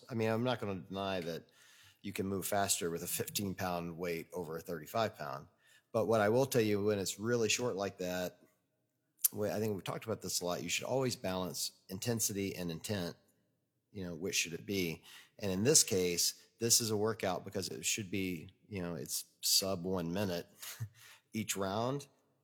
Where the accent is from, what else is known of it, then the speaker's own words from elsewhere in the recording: Mississippi, United States; I'm from Mississippi. I can make fun of Arkansas.